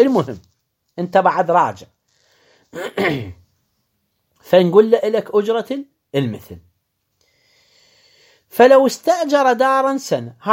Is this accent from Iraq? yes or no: yes; Karbala, Karbala Governorate, Iraq; نوبات هي نفس المنطقة عندنا في كربلاء أعزائي